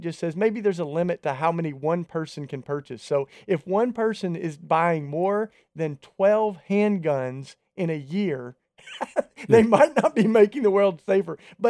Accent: Tennessee, United States; And in my home state of Tennessee, Tony, some of these pastors are saying, bring your guns to church.

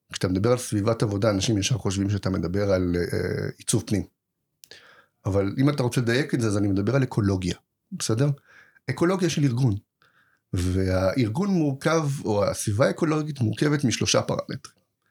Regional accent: Haifa, Haifa District, Israel; אבל אני מחיפה

